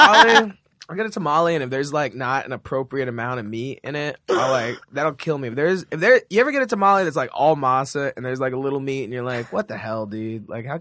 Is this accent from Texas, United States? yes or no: yes; Texas, United States; I grew up in Texas, so it was really weird. I grew up on a lot of Tex-Mex and stuff